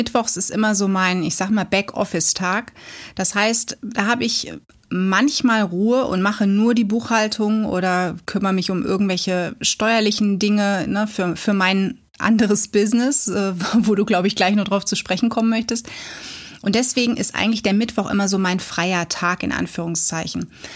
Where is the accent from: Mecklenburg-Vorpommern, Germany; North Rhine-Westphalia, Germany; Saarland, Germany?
North Rhine-Westphalia, Germany; Hochdahl; moved away; also born or lived in Hilden; Und wir haben lange Zeit in Hochdahl gewohnt. Und dann gab es diesen riesen Cut. Ich bin 1990 mit meinen Eltern nach Bayern gezogen. Und über Umwege, über Dortmund, Wuppertal, bin ich dann in Grüten gelandet.